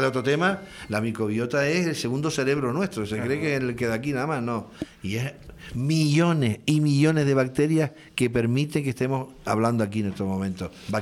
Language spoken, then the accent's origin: Spanish; Santa Cruz de Tenerife, Canary Islands, Spain; cuando digo mi tierra, Tenerife, que uno dice, yo soy chicharrero